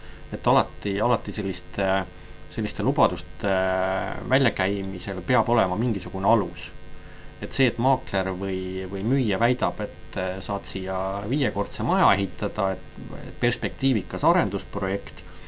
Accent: Pärnu, Pärnu County, Estonia; kodulinn Pärnu on alati olnud selline

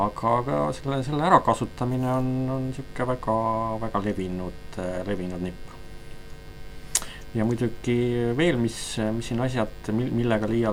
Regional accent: Pärnu, Pärnu County, Estonia; kodulinn Pärnu on alati olnud selline

